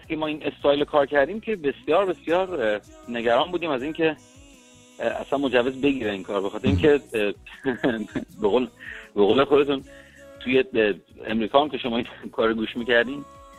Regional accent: Isfahan, Iran; now in Tehran, Iran; خودم بزرگ شده اصفهانم و ساکن تهران

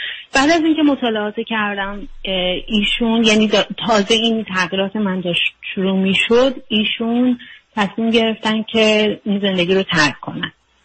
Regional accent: Iran; moved away as an adult; now in United States; من همیشه میخواستم بیام امریکا و حتی از کودکی هام هیچ وقت ایران رو دوست نداشتم

